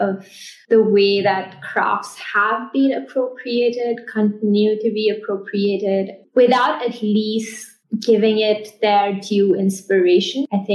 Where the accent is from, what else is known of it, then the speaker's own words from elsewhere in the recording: New Delhi, Delhi, India; now in Singapore; I am the founder of Sui, and I also like to call myself a slow fashion advocate. I am born and brought up in New Delhi, India, but currently based in Singapore